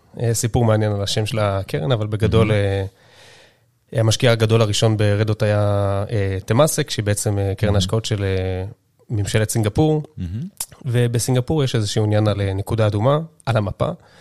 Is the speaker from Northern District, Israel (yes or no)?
no; Caesarea, Haifa District, Israel; born or raised there